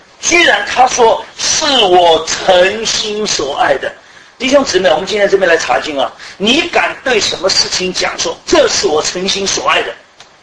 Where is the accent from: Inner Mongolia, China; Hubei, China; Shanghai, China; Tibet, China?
Shanghai, China; 我们上海人最会了，最会了，是吧？